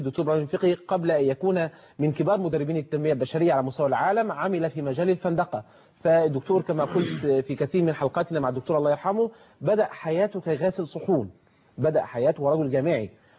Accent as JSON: {"language": "Arabic", "country": "Egypt", "accent": "Egyptian", "said": "بيقولوا بقى في لهجتنا هنا المصريه هنأنتخ"}